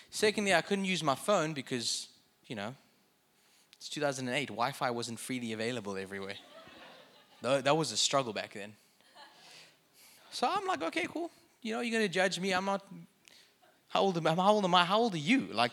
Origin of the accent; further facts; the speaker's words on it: South Africa; I'm from South Africa.